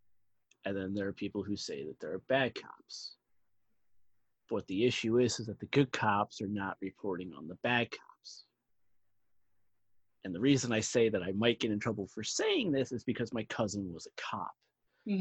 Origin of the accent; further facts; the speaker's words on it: New Jersey, United States; And I would know because I'm originally from Jersey.